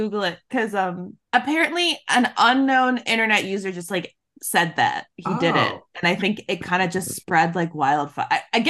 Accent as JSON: {"language": "English", "region": "Maryland", "country": "United States", "tie": "born or raised there", "said": "So where I grew up, there was like an old plantation, because I grew up in Maryland, and whatever Marylanders want to say about our place and that, we had a lot of plantations in the state of Maryland."}